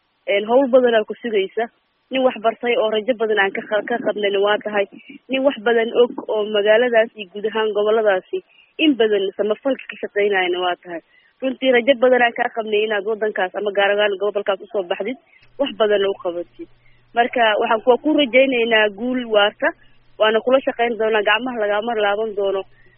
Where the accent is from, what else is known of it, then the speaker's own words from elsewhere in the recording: Beledweyne, Hiran, Somalia; aniga waxaan kasoo jeedaa Iran, aan kasoo jeedaa gaar ahaan magaalada Baladweyne aan ku dhashay